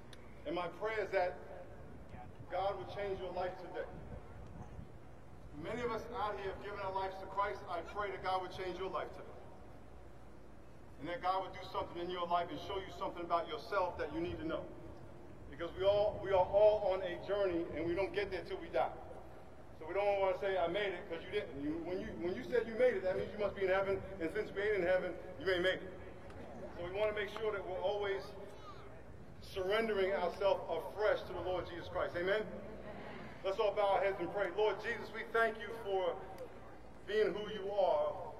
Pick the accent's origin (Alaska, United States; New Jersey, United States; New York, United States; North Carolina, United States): New York, United States; now in San Diego, United States; I'm the pastor of The Rock, and I came here from New York in 1982